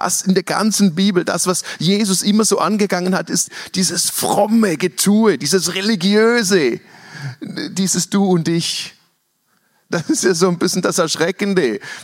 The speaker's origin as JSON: {"language": "German", "country": "Switzerland", "said": "weil ich bin Schweizer, ich bin alles andere als offensiv."}